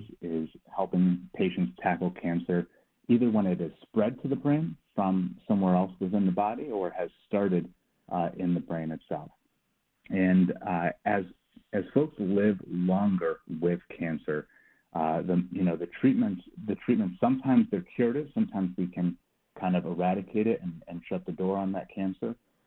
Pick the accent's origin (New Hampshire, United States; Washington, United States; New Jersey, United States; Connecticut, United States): Connecticut, United States; So first off, I'm from Connecticut originally.